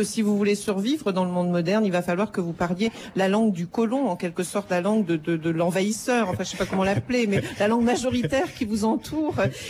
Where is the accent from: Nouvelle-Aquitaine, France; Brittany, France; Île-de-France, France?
Brittany, France; je viens de Bretagne. Moi, mes parents ne parlaient pas français avant d'aller à l'école. On leur a tellement donné honte de leur langue que quand ils nous ont appris à parler, à mon frère et à moi, ils nous ont appris à parler en français